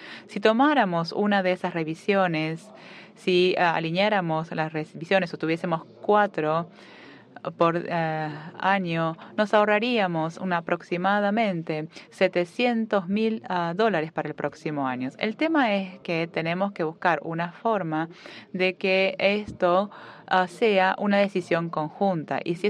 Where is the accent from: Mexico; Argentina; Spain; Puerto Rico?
Puerto Rico; soy de Puerto Rico